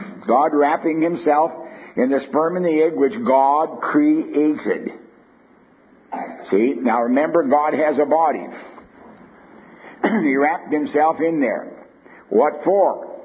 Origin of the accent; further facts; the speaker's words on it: Canada; Now, we don't have cardinals in Canada, as any Canadian sitting here knows that.